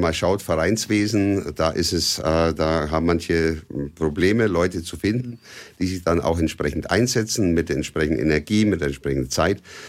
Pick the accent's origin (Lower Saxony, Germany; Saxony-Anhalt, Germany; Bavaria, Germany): Bavaria, Germany; Arzberg; now in Nuremberg, Germany; ich stamme ganz woanders her, nämlich aus Oberfranken. Geboren in Arzberg, Oberfranken, als Flüchtlingskind, darf man so sagen, nach dem Krieg. Und bin dann 65 nach Nürnberg gekommen und bin in der Südstadt gelandet und fühlte mich so als Südstädter.